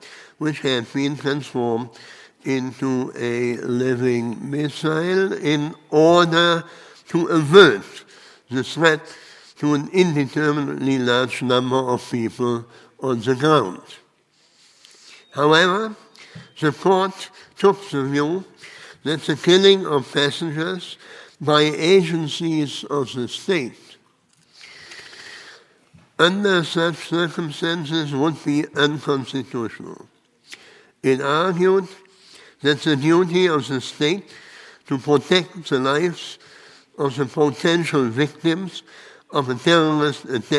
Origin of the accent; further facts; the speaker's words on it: Germany; English is a second language; Let me first start with an example from my home country. The inviolability of human dignity commanded the attention of the German public in 2006